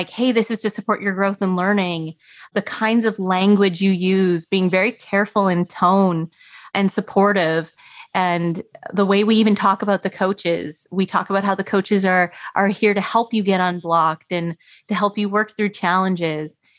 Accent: Canada; born or raised there

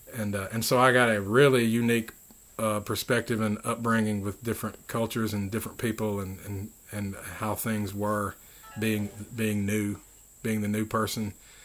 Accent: Philadelphia, Mississippi, United States; born there; also born or lived in Goose Creek, United States / Washington, United States; Yeah, in part. I mean, I was born here in Philadelphia, Mississippi. My youth, I traveled around with my parents.

